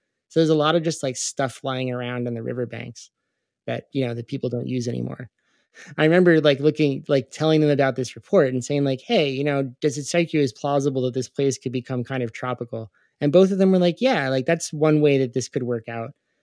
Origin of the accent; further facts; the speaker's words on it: Ithaca, New York, United States; And for what it's worth, I grew up in Ithaca, New York, which is pretty close.